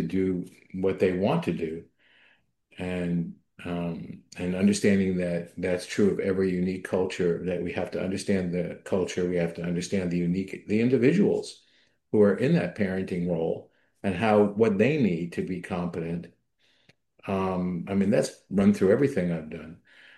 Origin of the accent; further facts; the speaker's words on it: New York City, New York, United States; But growing up in New York City without that type of family guidance, without that type of family support